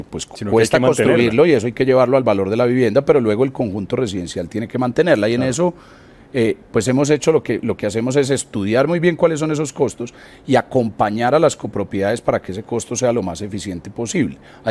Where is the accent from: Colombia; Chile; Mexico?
Colombia; Medellín, Antioquia; porque pues bien se me entiende mi acento, yo soy de Medellín